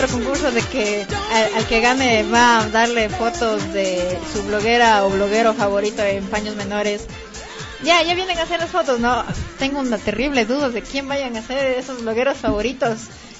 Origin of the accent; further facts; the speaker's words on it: Quito, Pichincha, Ecuador; ya saben que soy de Quito, ya saben que soy así